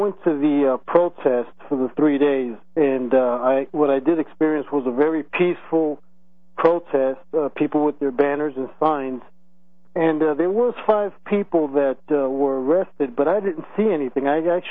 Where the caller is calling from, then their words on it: Colorado Springs, Colorado, United States; I'm calling you from Colorado Springs.